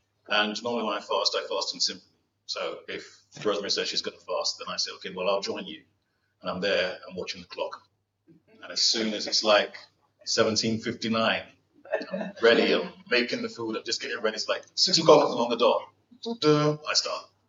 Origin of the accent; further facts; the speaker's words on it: Nigeria; As a Nigerian, I understand exactly what that means.